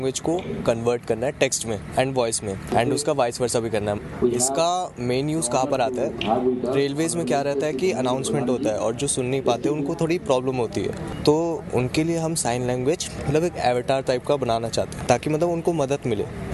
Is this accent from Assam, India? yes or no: no; Pune, Maharashtra, India; हम लोग पुणे से आए हैं, भारतीय विद्यापीठ यूनिवर्सिटी से।